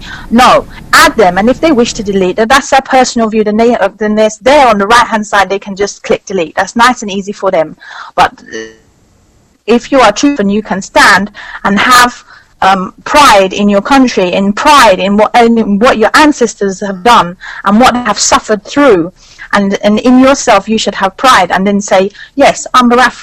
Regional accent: England, United Kingdom; I'm English

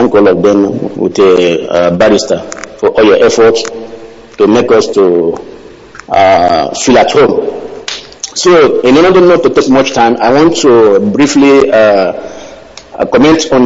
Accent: Umuaka, Imo, Nigeria; now in Moscow, Russia; I'm calling from Moscow, Russia.

